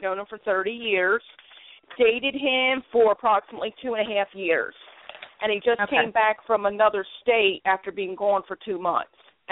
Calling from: Philadelphia, Pennsylvania, United States; I am calling from Philadelphia, PA.

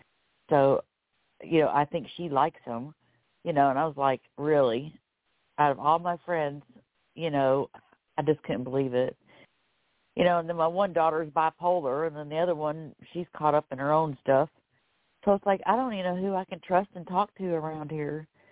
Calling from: Florida, United States; from Florida.

